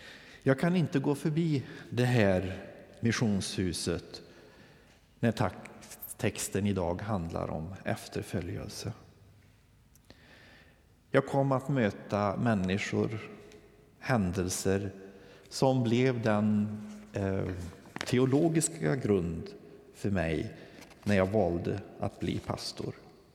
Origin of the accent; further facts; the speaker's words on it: Holmedal, Värmland, Sweden; hemma i Holmedal.